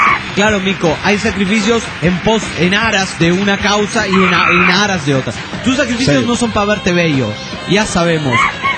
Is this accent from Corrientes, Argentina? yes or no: no; Necochea, Buenos Aires Province, Argentina; me voy a estudiar a Mar del Plata, y yo soy de Necochea